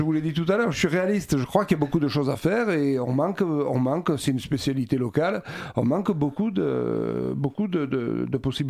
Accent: France; Il se trouve que chez nous, en France, ce sont des syndicats qui sont chargés de ce genre de choses.

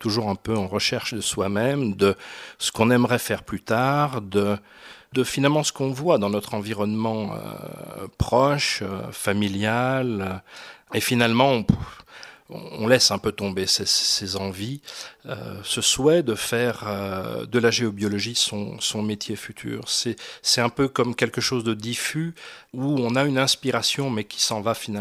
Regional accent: Auvergne-Rhône-Alpes, France; je suis arrivé dans le pays de Gex à l'âge de 8 ans, mon père étant fonctionnaire international au CERN, et j'ai grandi ici dans le bassin lémanique

